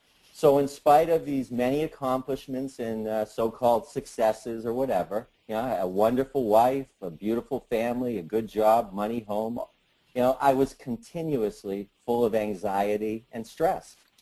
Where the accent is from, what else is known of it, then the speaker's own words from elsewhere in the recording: Simsbury, Connecticut, United States; Hi, everyone. … I'm from Simsbury, Connecticut.